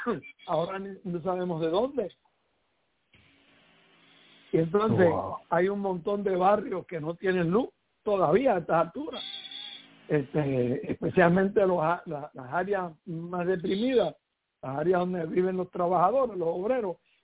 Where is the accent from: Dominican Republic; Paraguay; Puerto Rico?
Puerto Rico; Santurce; born there; Ahí nací yo.